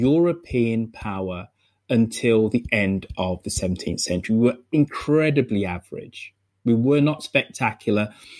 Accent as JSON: {"language": "English", "region": "England", "country": "United Kingdom", "said": "And we just have to be careful as English people that we go, okay, this is the model of all central banks throughout the world now."}